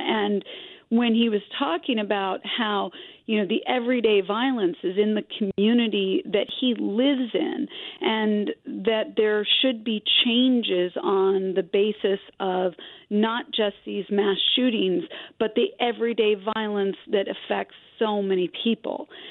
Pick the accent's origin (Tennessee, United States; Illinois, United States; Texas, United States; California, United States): California, United States; No, I actually, so I'm from California and I went to UCLA.